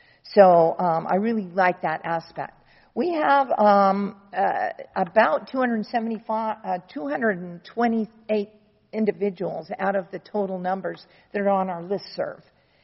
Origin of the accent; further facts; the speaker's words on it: Florida, United States; moved away; I came from Florida originally 20 years ago